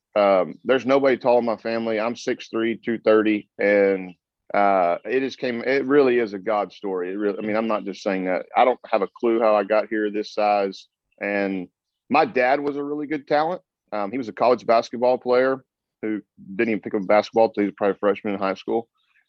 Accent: Victoria, Texas, United States; born there; So I was born in Victoria down in South Texas. My family's from the Corpus Christi area.

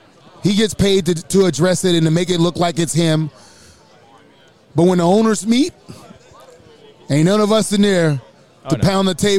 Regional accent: New Orleans, Louisiana, United States; I'm from New Orleans. I'm a Saints fan, and I played for the Rams, and that was our rival.

